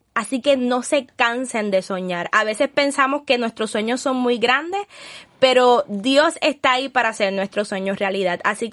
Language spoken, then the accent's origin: Spanish; Puerto Rico; Los que saben cómo somos los puertorriqueños, ustedes saben que nos encanta, ¿verdad?, ser alegres, ser activos y mostrar lo que somos.